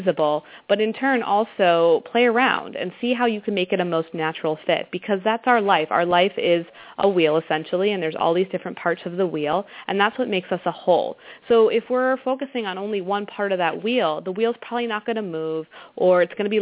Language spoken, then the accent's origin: English; Pennsylvania, United States; I grew up outside of Hershey, PA, so I'm very familiar with that town and all the people in it.